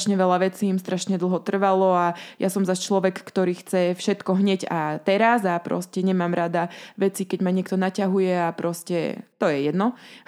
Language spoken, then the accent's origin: Slovak; Poprad, Prešov Region, Slovakia; áno, ja som z Popradu originálne